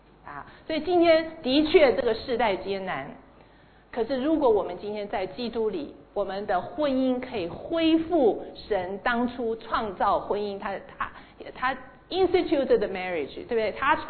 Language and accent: Chinese; China; 尤其我们从中国来的这个